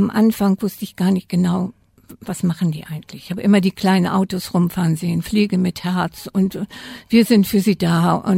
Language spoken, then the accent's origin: German; Hamburg, Germany; also born or lived in Mecklenburg; ich bin aufgewachsen im Hamburger Westen und meine allerersten Lebensjahre habe ich in Blankenese, da wo Hamburg am schönsten ist, verbracht, weil im Krieg kamen die Leute, die Familie, nach Mecklenburg, da bin ich geboren, und nach dem Krieg kamen wir sozusagen als Flüchtlinge nach Hamburg.